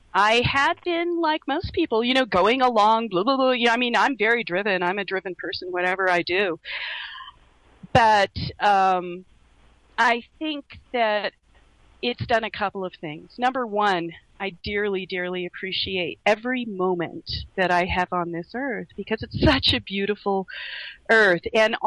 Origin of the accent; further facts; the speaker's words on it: Laos; moved away; And I grew up overseas. I grew up in Southeast Asia during the Vietnam War. I grew up in Laos. And went to an American school in Laos.